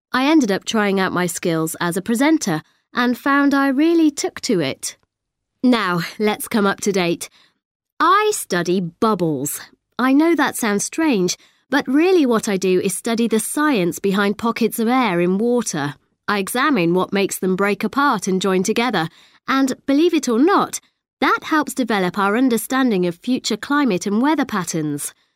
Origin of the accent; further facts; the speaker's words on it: Australia; also born or lived in New Zealand; I was born in New Zealand, although my parents came from Germany, as you can probably guess from my name. But I grew up in Australia, where I had a lovely life. Our house was right by the ocean.